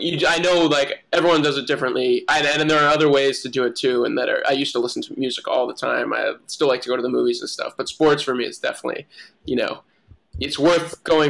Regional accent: Canada; now in Jacksonville, United States; as a Canadian living in Northeast Florida right now, living in Jacksonville

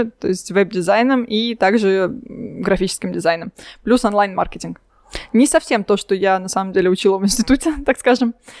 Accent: Russia; Нет, я отношусь отлично, так как я выросла в России.

